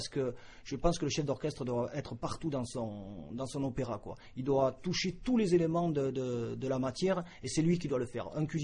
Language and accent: French; Salies-de-Béarn, Nouvelle-Aquitaine, France; Oui, je suis béarnais, je suis né à Salis de Béarn, au pays du sel.